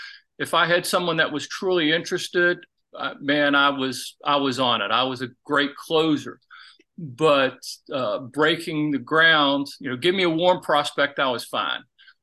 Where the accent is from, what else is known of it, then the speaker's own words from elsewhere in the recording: Charlottesville, Virginia, United States; I grew up here in Charlottesville, Virginia, where University of Virginia is